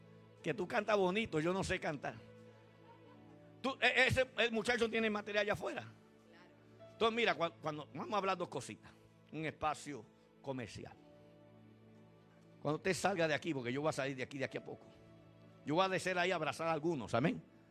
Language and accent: Spanish; Puerto Rico; Mira, yo soy puertorriqueño, 30 años viviendo en el campo misionero.